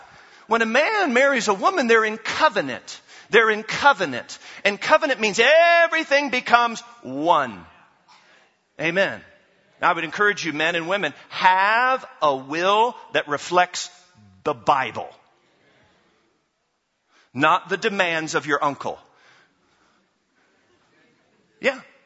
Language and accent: English; United States; Okay, so I grew up as an American. And so part of being American means you are full of pride and ego.